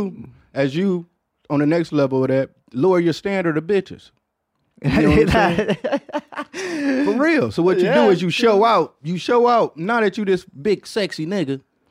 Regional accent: Detroit, Michigan, United States; Yeah, me too. I'm from Detroit.

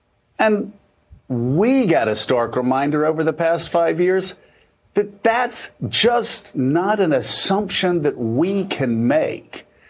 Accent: Meridian, Mississippi, United States; My first year in school was in Meridian, Mississippi. I grew up in the Deep South, and I was the first class that was integrated.

